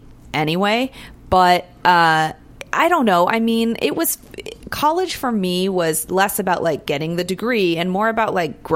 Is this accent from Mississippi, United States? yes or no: no; San Francisco, California, United States; But it was fun growing up in San Francisco, being, you know, in a kind of like a suburban area, but having the likes of the city like 10 minutes away.